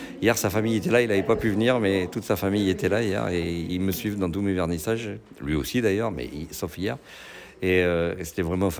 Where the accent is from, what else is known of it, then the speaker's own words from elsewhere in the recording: Sarlat, Nouvelle-Aquitaine, France; moi je suis de Sarlat. Et puis tout le monde me connaît à Sarlat.